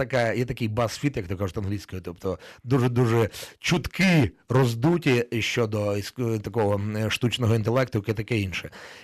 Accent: Kharkiv, Kharkiv Oblast, Ukraine; Я сам з Харкова, ага.

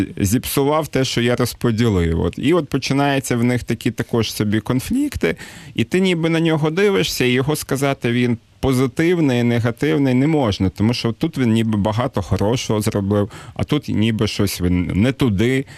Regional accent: Zhytomyr, Zhytomyr Oblast, Ukraine; В мене перша презентація була в моєму рідному місті, Житомирі.

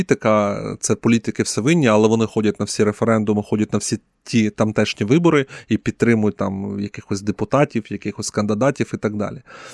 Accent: Stakhanov, Luhansk Oblast, Ukraine; в моєму дитинстві якась така була боязнь кудись подаватися, і я вам навіть поза ефіром казав, що я там боявся приїжджати зі Стаханова в Луганськ

